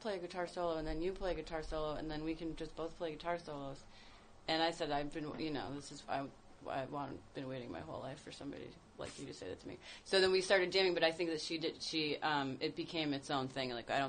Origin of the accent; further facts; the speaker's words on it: Massachusetts, United States; Western Massachusetts.